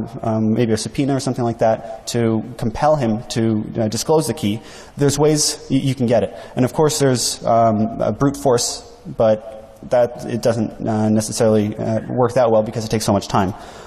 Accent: Canada; sorry, I'm Canadian

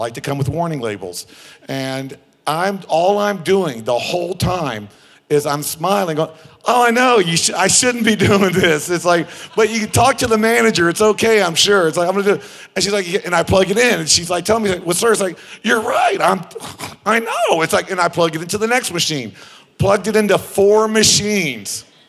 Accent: Texas, United States; because I'm from America, so I speak American, not English. And I'm from Texas, so I don't speak it very well.

